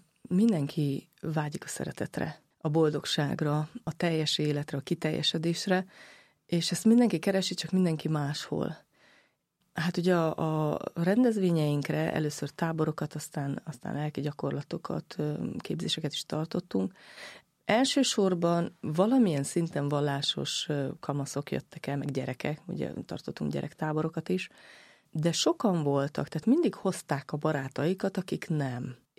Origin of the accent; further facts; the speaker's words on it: Arad, Arad County, Romania; Én ugye aradi vagyok.